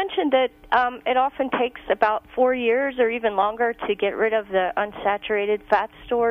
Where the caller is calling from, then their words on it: New York, United States; Hi, this is … from New York.